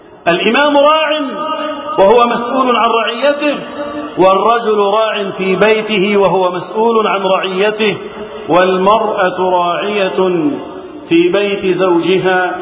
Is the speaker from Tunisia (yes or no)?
no; Egypt; اللهم احفظ بلدنا مصر وسائر بلاد المسلمين من الفتن.